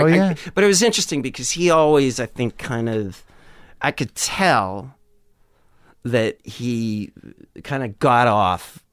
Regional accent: Wisconsin, United States; it never occurred to me growing up in Wisconsin

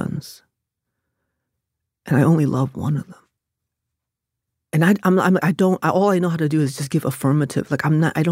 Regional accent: Maryland, United States; what I saw working in the fast food, growing up in Harford County, was that people are kind even when they know it won't matter.

